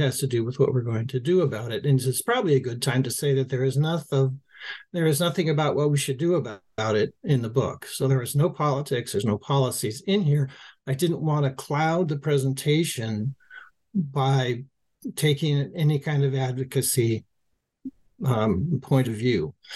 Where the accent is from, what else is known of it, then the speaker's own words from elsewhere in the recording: Los Angeles, California, United States; given that I grew up in Los Angeles, which people might say doesn't have a lot of either weather or climate.